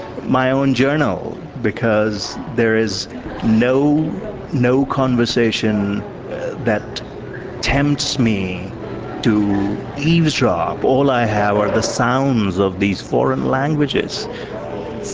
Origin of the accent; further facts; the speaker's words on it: India; when I was growing up in India, those were the conditions. I grew up with many languages in the background.